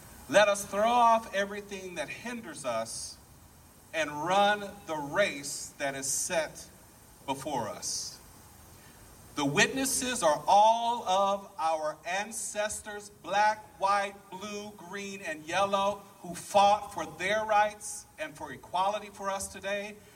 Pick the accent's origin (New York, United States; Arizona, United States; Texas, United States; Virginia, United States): Texas, United States; We are from Texas. We live here in Texas.